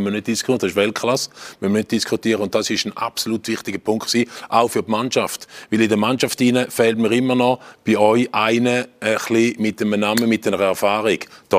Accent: Thurgau, Switzerland; Ich bin Thurgauer

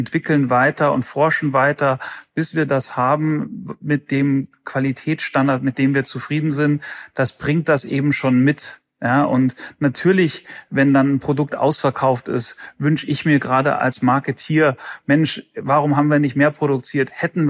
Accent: Munich, Bavaria, Germany; Ich bin ja Münchner und es zieht mich eigentlich einmal im Monat immer in die Heimat.

